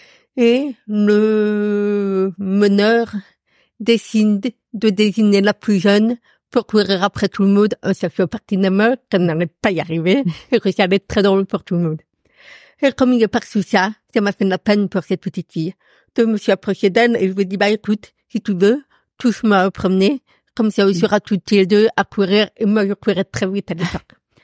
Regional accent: Paris, Île-de-France, France; Et mes parents se sont séparés quand j'avais 9 ans et j'ai passé le reste de mon enfance à Paris.

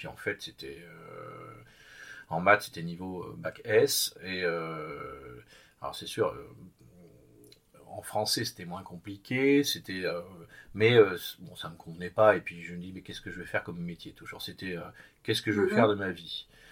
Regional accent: Paris, Île-de-France, France; born there; J'ai 53 ans, je suis né à Paris, je suis à Montmartre exactement, je suis un poulbeau. J'ai pas grandi là-bas, j'y suis resté jusqu'à l'âge de 11 ans.

